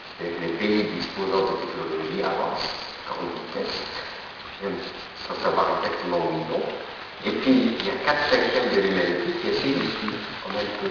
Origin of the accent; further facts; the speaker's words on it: Algeria; moved away as an adult; also born or lived in Paris; j'ai quitté l'Algérie, je suis allé à Paris pour trouver du boulot, tout seul, exclu de mes deux cultures